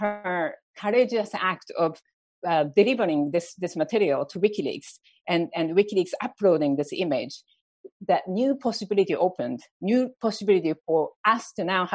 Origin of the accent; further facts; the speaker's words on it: United States; we have collectively, as American, I say, we made a huge mistake in Iraq.